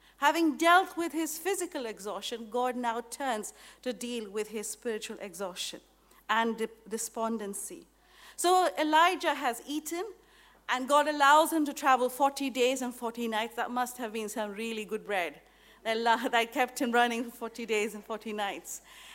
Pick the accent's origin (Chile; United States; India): India; I come from India